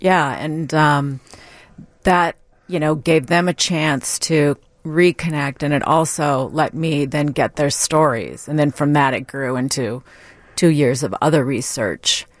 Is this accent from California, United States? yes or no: yes; San Diego, California, United States; California, San Diego.